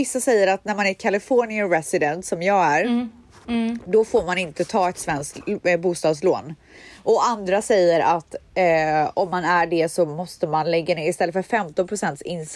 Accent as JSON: {"language": "Swedish", "town": "Borås", "region": "Västra Götaland County", "country": "Sweden", "said": "i Borås där jag kommer ifrån"}